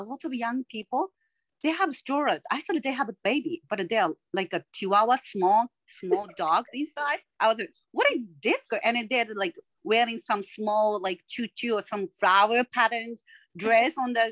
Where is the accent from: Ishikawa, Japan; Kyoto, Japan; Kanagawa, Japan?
Ishikawa, Japan; Kanazawa; I was born in Japan and then I grew up in Kanazawa, which is like 7 hours drive from Tokyo. So I grew up in countryside.